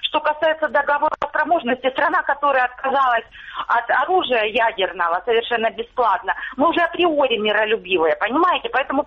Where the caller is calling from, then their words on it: Luhansk Oblast, Ukraine; Алло, здравствуйте, Луганщина